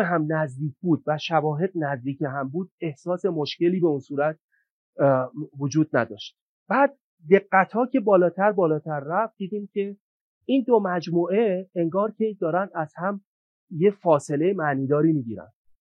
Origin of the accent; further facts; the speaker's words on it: Iran; ما ایرانی هستیم